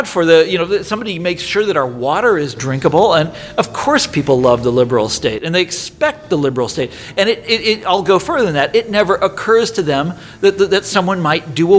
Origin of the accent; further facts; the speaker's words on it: Kansas City, Missouri, United States; This I mean, I'm from Kansas City, as you know.